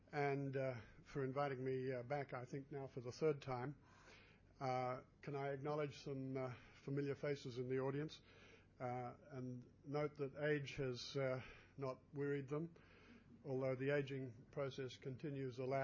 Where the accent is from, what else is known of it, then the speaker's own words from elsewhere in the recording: Melbourne, Victoria, Australia; moved away; this late afternoon in my hometown of Melbourne, from which I've been removed for too many years.